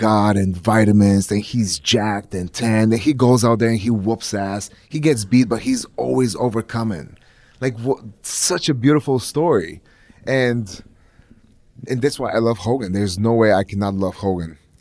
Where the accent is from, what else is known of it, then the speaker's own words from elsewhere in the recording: Plovdiv, Plovdiv Province, Bulgaria; English is a second language; the mayor of Bulgaria is going to give me the key of my hometown, Plovdiv.